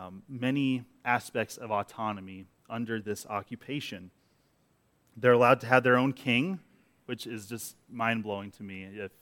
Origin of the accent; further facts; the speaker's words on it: United States; I'm an American, okay? I like my due process.